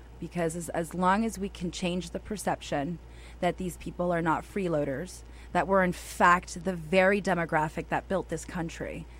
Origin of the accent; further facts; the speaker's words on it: Portland, Maine, United States; also born or lived in Falmouth; So, yes, growing up in Portland and transforming into Falmouth and watching my parents do what they did